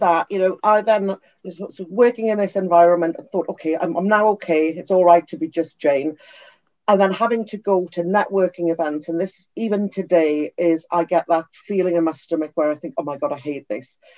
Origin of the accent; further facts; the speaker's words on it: Newcastle upon Tyne, North East England, United Kingdom; now in Cotswolds, United Kingdom; I am from Newcastle upon Tyne, which I'm very proud of, proud to be a Geordie, but actually living now here in the Cotswolds